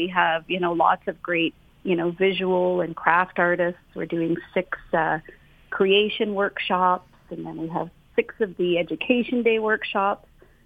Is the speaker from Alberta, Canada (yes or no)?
no; Oshawa, Ontario, Canada; I grew up in an urban area. I grew up in Oshawa, Ontario, and, you know, I have mixed Indigenous and British heritage.